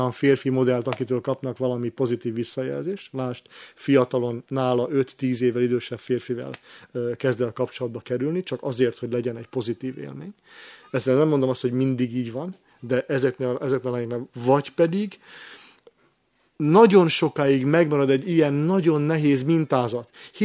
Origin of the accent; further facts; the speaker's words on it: Hungary; főleg, hogy a magyarok vagyunk